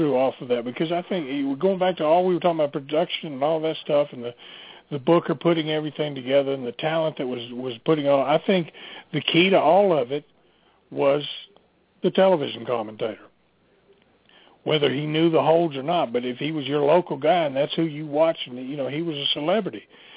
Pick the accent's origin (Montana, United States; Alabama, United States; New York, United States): Alabama, United States; Mobile; Now, I grew up in Mobile. I saw Columbus TV whenever, you know, I lived in Columbus, but I really didn't remember because I was real young.